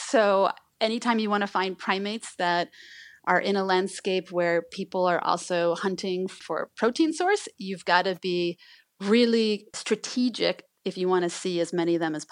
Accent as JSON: {"language": "English", "country": "United States", "said": "Obviously, for me as an American, this is not my backyard"}